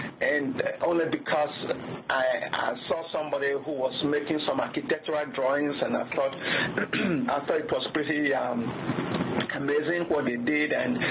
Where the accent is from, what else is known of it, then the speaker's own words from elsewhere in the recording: Nigeria; moved away as an adult; now in United States; I grew up in Nigeria till I was about 21. Then I came to the U.S. because I went to Bloomington, Indiana